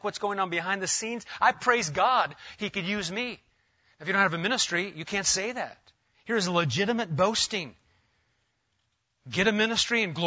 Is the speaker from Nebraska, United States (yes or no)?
yes; Omaha, Nebraska, United States; Now I'm from Omaha, so I'm taking that as a sign. That sign right there. I've driven from Omaha to Worcester before.